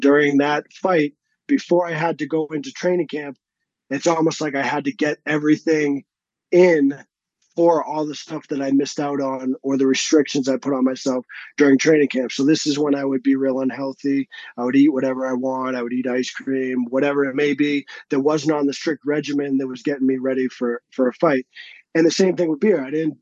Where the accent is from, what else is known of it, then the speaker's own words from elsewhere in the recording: Massachusetts, United States; I'm Irish and I'm Italian, and I grew up in like a suburb outside of Boston, and my whole street was all relatives, right? That Irish Catholic family.